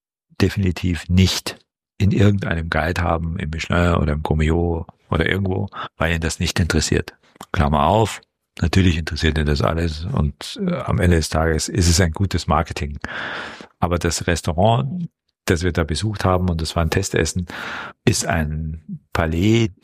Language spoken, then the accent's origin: German; Vienna, Austria; Also bin ja in Hitzing aufgewachsen in Wien. Und dann bin ich so langsam weggegangen zum Studieren